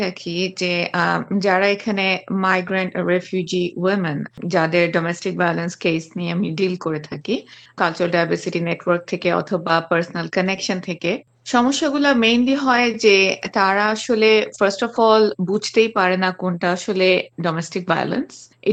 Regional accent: Bangladesh; now in Australia; ধরেন আমি বাংলাদেশ থেকে এসেছি, বাংলাদেশে কি সার্ভিস আছে, এখানে অ্যাবসলুটলি ডিফারেন্ট।

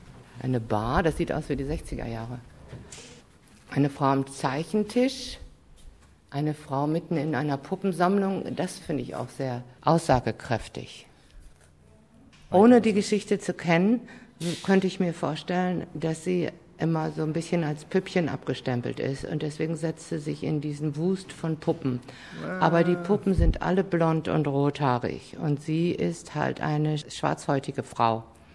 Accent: Münster, North Rhine-Westphalia, Germany; in meiner Heimatstadt, Münster ist natürlich eine kleinere Stadt

